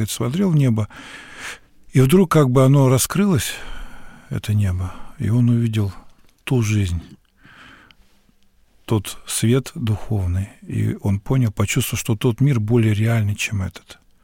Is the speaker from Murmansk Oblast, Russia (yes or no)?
yes; Apatity, Murmansk Oblast, Russia; born there; Я, могу сказать, метис, мама у меня карелка, отец – польская кровь. Вот, я родился на севере, в Апатитах, да. Ну, вот для меня Карелия – родина моя, да.